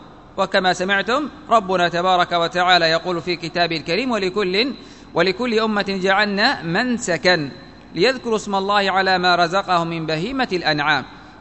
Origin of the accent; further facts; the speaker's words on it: Yemen; يعني إنسان مثلا عندنا في اليمن مثلا أضحية قيمتها مثلا نحو 25,000